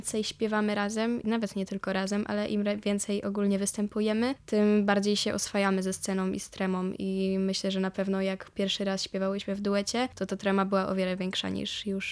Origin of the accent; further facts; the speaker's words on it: Bydgoszcz, Kuyavian-Pomeranian Voivodeship, Poland; bo jednak ja jestem z Bydgoszczy